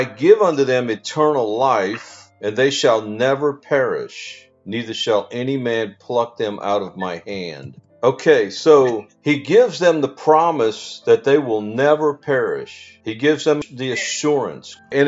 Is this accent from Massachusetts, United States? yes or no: no; Louisiana, United States; Well, I grew up in Louisiana, so we have the gators too